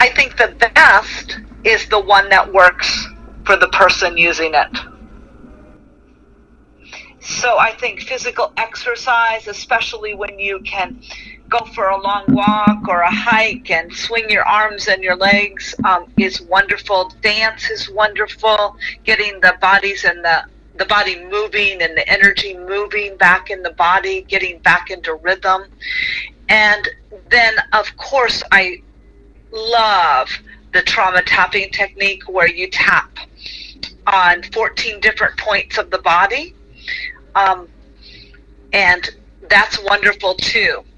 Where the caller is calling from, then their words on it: Redding, California, United States; Hi, this is … I'm calling from Redding, California in the United States.